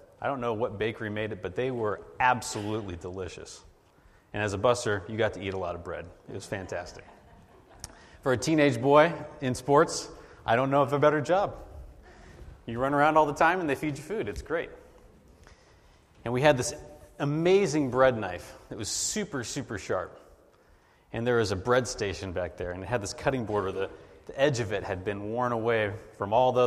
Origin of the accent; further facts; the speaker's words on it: California, United States; I come from the San Francisco Bay Area